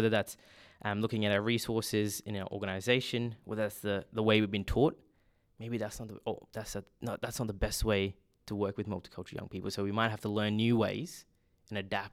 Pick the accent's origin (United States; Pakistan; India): India; now in Australia; migrant, me being here for almost 17 years now, if I go to India, where my country of origin, they'll say I'm not Indian because I'm too Western. If I say I'm Australian here, traditionally, I'm not Australian.